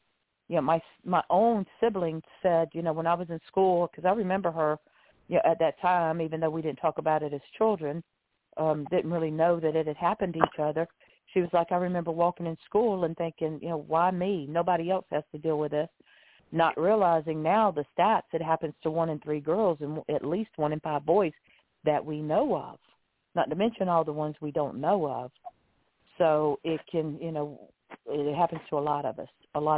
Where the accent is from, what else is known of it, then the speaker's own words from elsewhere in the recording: Augusta, Georgia, United States; now in Pompano Beach, United States; Well, just to tell you a little bit about myself, you know, I grew up in Augusta, Georgia.